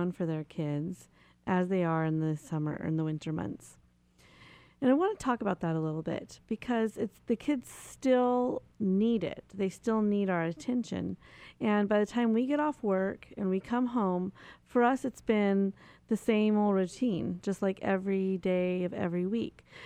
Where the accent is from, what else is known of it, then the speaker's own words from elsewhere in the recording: Redding, California, United States; now in Chico, United States; I'm from Reading, so that's a pretty quick little jaunt. I don't know about here in Chico.